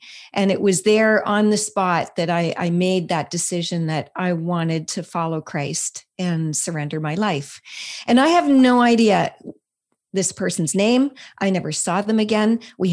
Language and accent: English; Ontario, Canada; up in a small city just east of Toronto. And we were a family of five. I have a brother and a sister. We grew up in the Lutheran church.